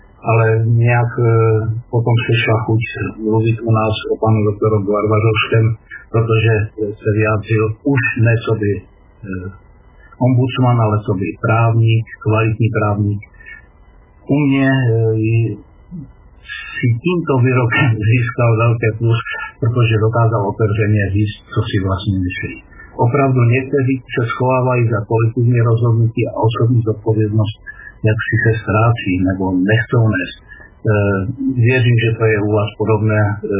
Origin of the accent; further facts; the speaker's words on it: Ostrava, Moravian-Silesian Region, Czechia; já jsem Ostravák a můj kolega je z Hanušovců